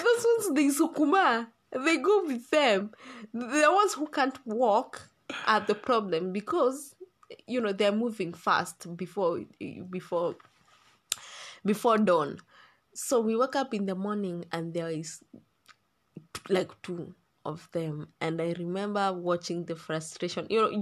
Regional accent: Laikipia County, Kenya; I was born and raised in Laikipia County.

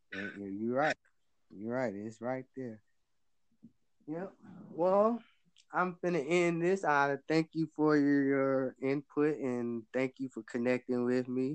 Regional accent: Charlotte, North Carolina, United States; Like right now, you know me, I'm from Charlotte. I'm from Charlotte, North

